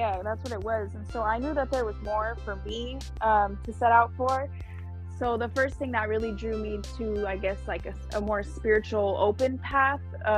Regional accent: San Diego, California, United States; Yeah, I've lived here a majority of my life. I've left for like a year or a few months at a time, but I always end up back here.

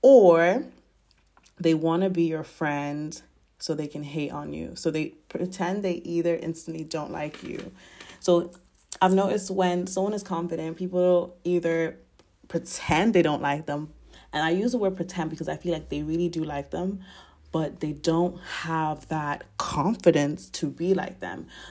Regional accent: Ireland; But I am Irish and I'm always drawn to Irish people.

